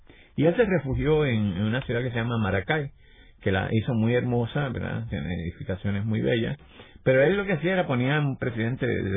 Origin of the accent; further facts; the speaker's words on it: Puerto Rico; Nuestro acento y el acento venezolano tienen elementos muy muy interesantes de contacto.